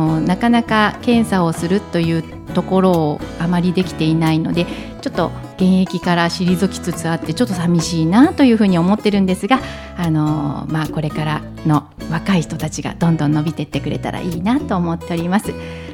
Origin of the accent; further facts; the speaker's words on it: Yamagata, Japan; now in Yokohama, Japan; 私はですね、山形県出身でございまして、現在は横浜市港南区に在住しております。